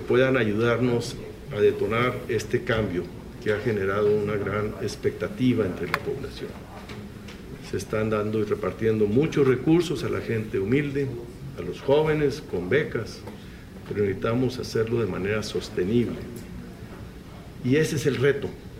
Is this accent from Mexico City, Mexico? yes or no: no; Chihuahua, Mexico; Yo vengo del estado de Chihuahua. Chihuahua es un estado muy grande.